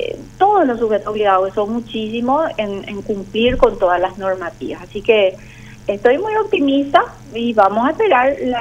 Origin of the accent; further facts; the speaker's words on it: Paraguay; yo como paraguaya no querría que Paraguay entre a la lista gris, porque sí, quiero lo mejor para mi país.